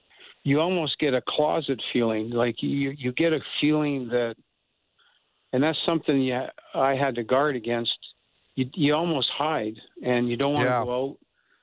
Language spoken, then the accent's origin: English; Edmonton, Alberta, Canada; And because obviously Edmonton is my hometown. The team means the world to me.